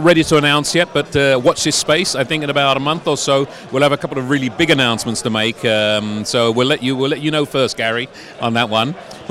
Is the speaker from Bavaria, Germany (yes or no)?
yes; Munich, Bavaria, Germany; moved away; My hometown is Munich, which is a couple of hundred kilometers down the road, but it's not far away.